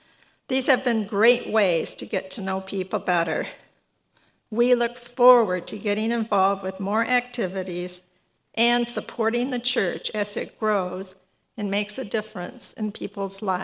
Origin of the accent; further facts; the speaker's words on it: Muskegon, Michigan, United States; I grew up in Muskegon, and I attended the First Congregational Church there with my family.